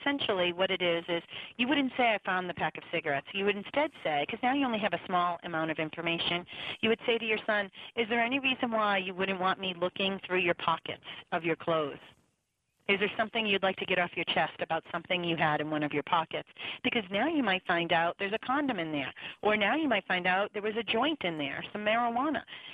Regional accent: Boston, Massachusetts, United States; I did stand-up comedy in my 20s. I'm from Boston. I've got the gift to gab.

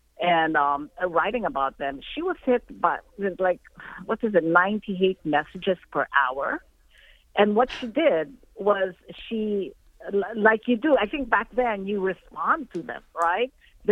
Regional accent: Philippines; they do it in countries like the Philippines because we are English-speaking

